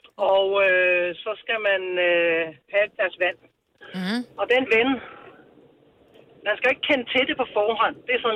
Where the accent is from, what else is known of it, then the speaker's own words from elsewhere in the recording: Asserbo, Capital Region of Denmark, Denmark; Jeg er fra Asserbo.